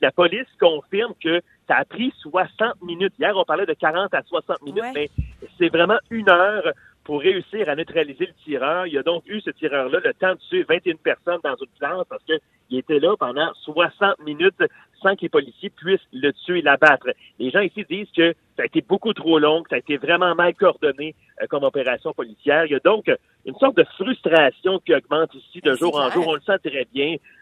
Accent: Quebec, Canada; C'est dur pour nous en tant que Québécois parce qu'on se dit, nous, au Québec

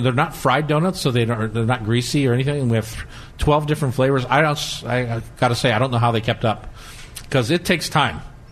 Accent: Delaware, United States; I'm from Delaware. That's a little different.

